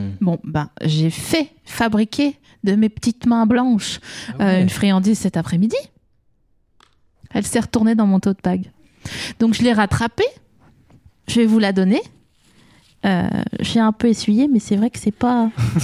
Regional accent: eastern France, France; Dans l'est de la France.

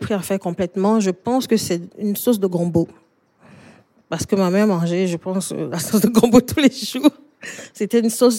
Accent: Cameroon; now in France; Je suis née au Cameroun.

